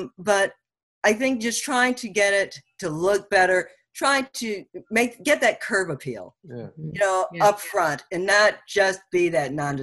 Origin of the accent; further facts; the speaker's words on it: Detroit, Michigan, United States; now in Rio Dell, United States; Because I'm from Michigan, Detroit, Michigan.